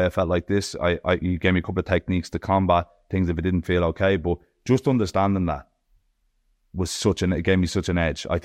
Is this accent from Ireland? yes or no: yes; Ireland; Me being Irish